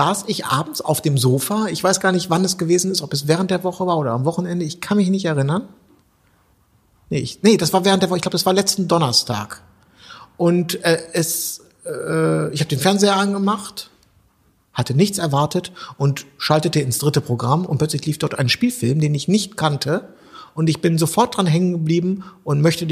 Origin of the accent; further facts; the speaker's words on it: West Germany, Germany; also auch für mich als Wessi